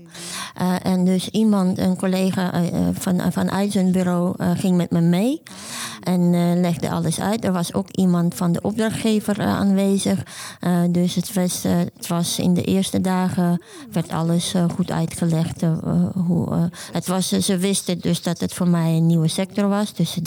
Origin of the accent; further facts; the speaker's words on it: Ukraine; Dutch is a second language; moved away as an adult; now in Netherlands; Ik ben 45 jaar. Ik ben oorspronkelijk uit Oekraïne. Kom oorspronkelijk uit Oekraïne.